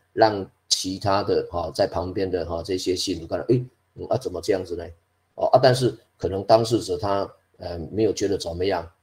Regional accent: China; 我们中国人大概啊，我们这个问安这个点个头嘛哈

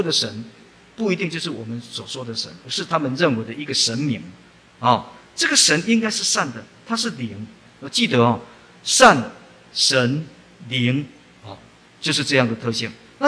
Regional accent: Taiwan; 现在全世界人都是说我们台湾人为了赚钱啊

